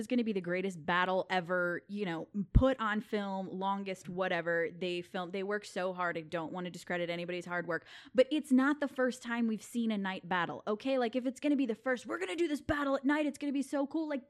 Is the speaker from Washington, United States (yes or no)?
no; Arkansas, United States; born there; But I was also born in Arkansas, so.